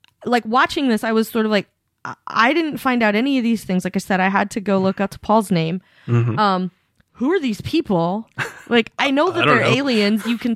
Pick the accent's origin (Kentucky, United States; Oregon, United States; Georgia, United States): Oregon, United States; I'm from Eastern Oregon, where people really do go fishing.